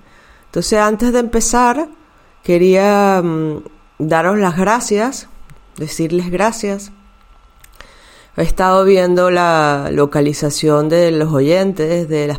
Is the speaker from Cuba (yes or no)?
no; Venezuela; also born or lived in Mexico City, Mexico; now in Barcelona, Spain; Bueno, muchos de ustedes sabrán que yo soy inmigrante. Tengo 20 años fuera de Venezuela, que es mi país natal. Después viví 12 años en la Ciudad de México y tengo 8 años en Barcelona, España.